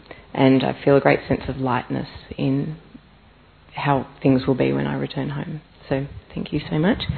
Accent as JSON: {"language": "English", "country": "Australia", "said": "from Australia."}